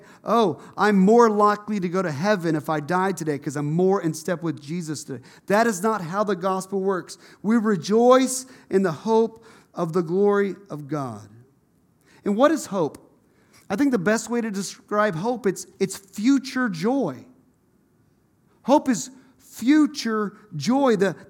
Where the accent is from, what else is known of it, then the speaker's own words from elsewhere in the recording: United States; I mean, I'm from Tipton County, and my parents are here today